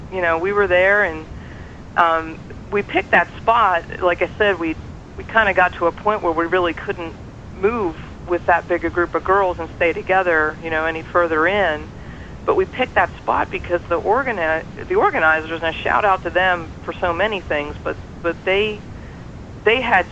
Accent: Maryland, United States; also born or lived in Washington, D.C.; I'm a D.C. native. I grew up in the Maryland suburbs.

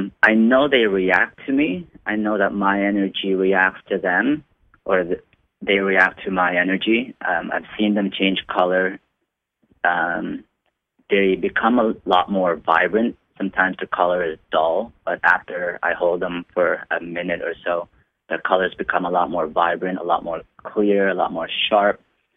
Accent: Philippines; I'm from the Philippines originally.

